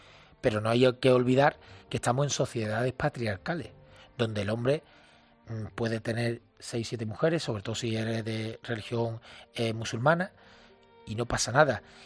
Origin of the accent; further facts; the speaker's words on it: San Fernando, Andalusia, Spain; en mi ciudad natal, de San Fernando, en Cádiz, yo no veía vagabundos por la calle.